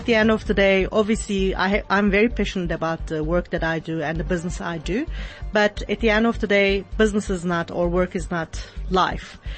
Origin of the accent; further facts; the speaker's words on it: Istanbul, Turkey; English is a second language; moved away as an adult; now in South Africa; Unfortunately, I came to South Africa when I was already an adult, so I never managed to get rid of my accent. But I was born and raised in Istanbul in a small Sephardic community.